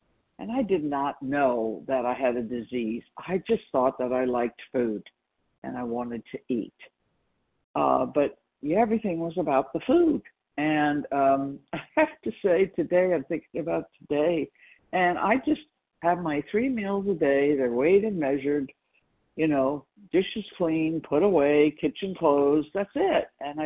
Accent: California, United States; from California.

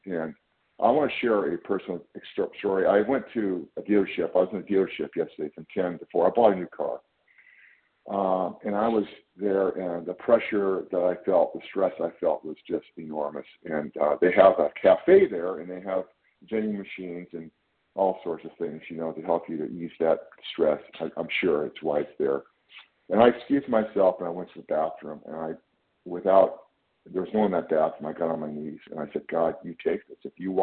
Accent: California, United States; I'm from California

